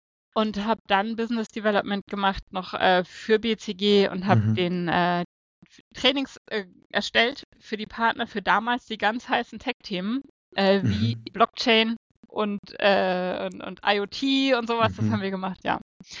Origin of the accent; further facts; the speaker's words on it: Northern Germany, Germany; Ich komme aus dem Norden, hört man.